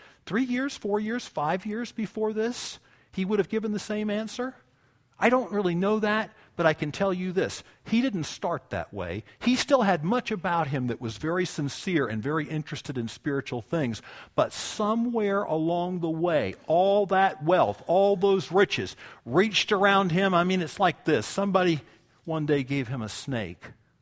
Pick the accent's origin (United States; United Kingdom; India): United States; I would have said, of course I believe in Jesus. I grew up in America.